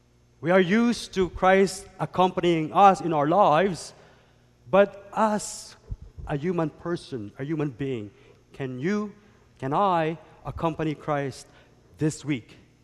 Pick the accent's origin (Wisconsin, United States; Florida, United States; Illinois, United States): Illinois, United States; Chicago; I'm not saying because I came from Chicago, but hey, why not?